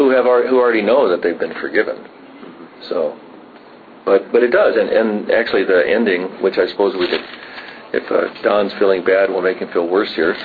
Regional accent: the South, United States; Although when I was growing up in the South especially, I mean, you started and ended public meetings by praying the Lord's Prayer.

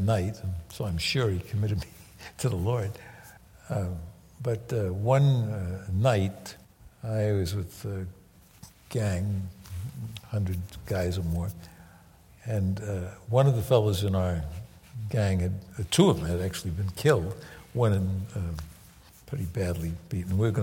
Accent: New York City, New York, United States; Well, I grew up in New York. And in an area of New York that's one of the toughest areas in the city.

